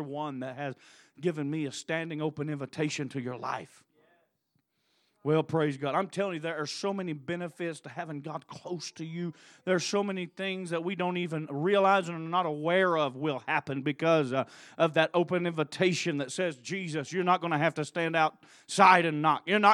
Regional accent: Tulsa, Oklahoma, United States; I'm from Tulsa

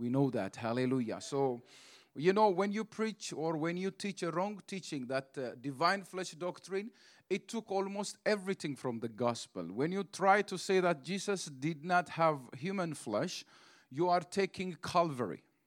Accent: Ethiopia; English is a second language; We came from Ethiopia, and it's different.

